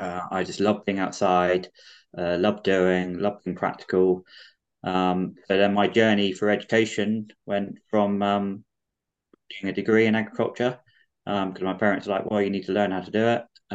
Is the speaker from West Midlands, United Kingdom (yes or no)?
no; South West England, United Kingdom; I grew up in Somerset.